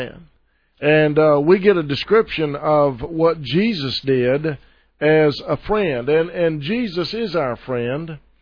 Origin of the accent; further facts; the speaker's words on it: Texas, United States; I am from Texas. I know I'm from Texas. I can prove I'm from Texas. I love this state.